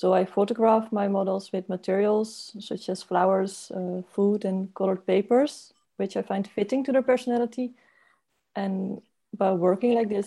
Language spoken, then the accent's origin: English; Netherlands; English is a second language; I'm from the Netherlands.